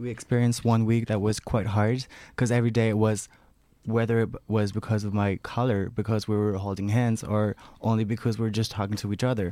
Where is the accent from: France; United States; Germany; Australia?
France; like I'm from France, so I didn't know any rules about it here or laws.